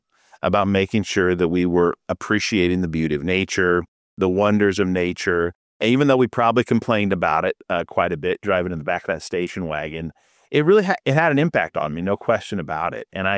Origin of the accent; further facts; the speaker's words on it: Lincoln, Nebraska, United States; Well, I grew up in Lincoln, Nebraska, and I had three siblings